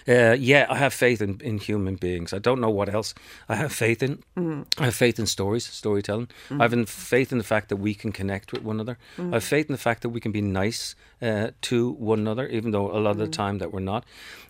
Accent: Ireland; now in New York, United States; Look, I'm Irish. I live in New York, and then I've written about Israel and Palestine.

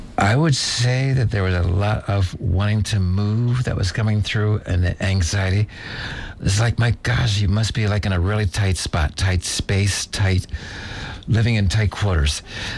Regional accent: Philadelphia, Pennsylvania, United States; I'm from Philadelphia.

